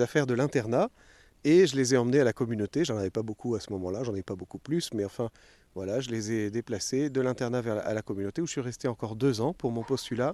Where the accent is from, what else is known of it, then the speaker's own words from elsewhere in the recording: Toulon, Provence-Alpes-Côte d'Azur, France; born there; also born or lived in Lorient / Cherbourg; je suis fils d'officier de marine, donc je suis né à Toulon, mais mes parents habitent actuellement près de Dinard, donc en fait. Voilà, le point d'attache familial est plutôt en Bretagne. Et voilà, j'ai habité à Toulon